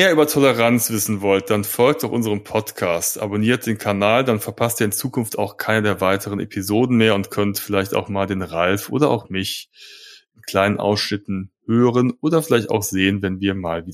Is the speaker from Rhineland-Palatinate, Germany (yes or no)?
no; Cologne, North Rhine-Westphalia, Germany; wir kommen ja aus Köln